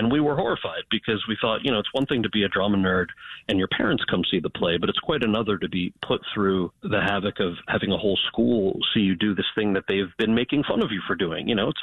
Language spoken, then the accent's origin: English; New York, United States; Now, I grew up outside of New York City and didn't know anything about NASCAR